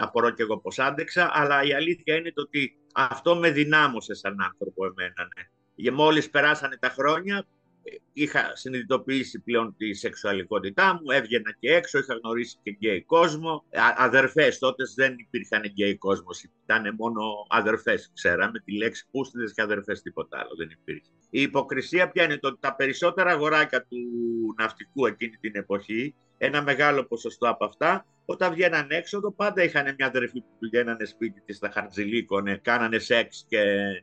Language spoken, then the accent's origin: Greek; Keratsini, Attica, Greece; Γεννήθηκα στον Πειραιά, στο Κερατσίνι. Μέχρι 5 χρονών ζούσα στα Μανιάτικα του Πειραιά, μετά πήγαμε στο Κερατσίνι, στον Άγιο Αντώνη.